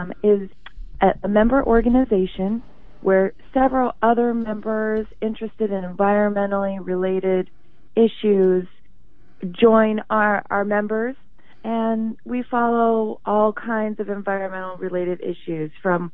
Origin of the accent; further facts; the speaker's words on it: Creston, Iowa, United States; Yes, I personally am. I grew up in Creston, Iowa, southwest Iowa.